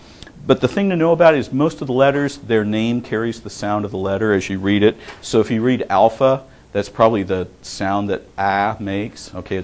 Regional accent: California, United States; the family I came from and growing up as a little Southern California boy that's different than if I grew up in Wisconsin or different than I grew up in New Jersey, right?

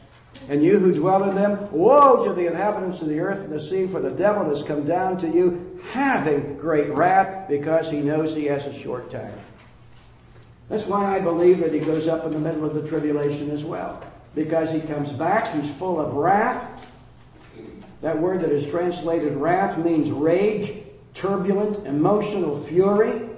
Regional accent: California, United States; I'm from California. And I am a retired pastor.

